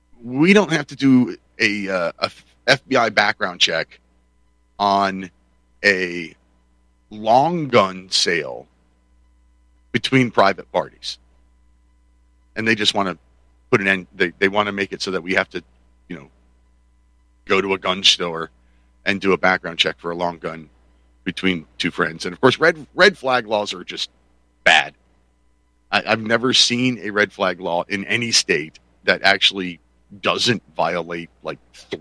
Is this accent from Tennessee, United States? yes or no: no; Pennsylvania, United States; So here in my home state of Pennsylvania, we had a whole bunch of gun control measures put forward.